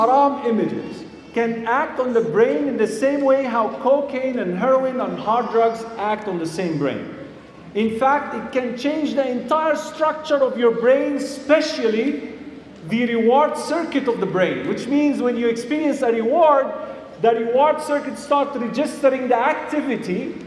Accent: Egypt; I am originally from Egypt, yeah?

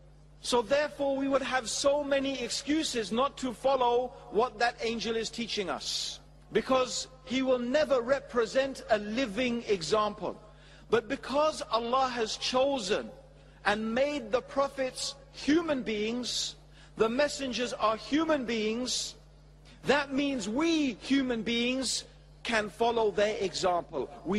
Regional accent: Tanzania; born there; I was born in Tanzania, but I suppose I'm a native in a sense. My ancestors came forth for many generations from that land.

